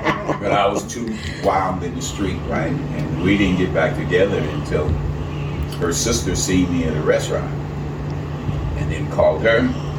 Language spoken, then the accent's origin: English; California, United States; I grew up in Orange County, but I got tons of relatives in L.A.